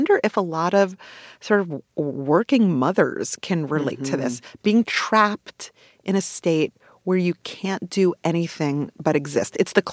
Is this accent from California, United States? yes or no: no; New York City, New York, United States; So I grew up in Canarsie, which is... the last stop on the L train.